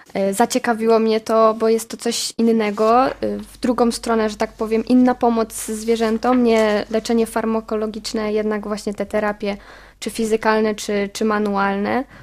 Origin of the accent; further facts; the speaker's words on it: Bydgoszcz, Kuyavian-Pomeranian Voivodeship, Poland; Ja jestem z Bydgoszczy.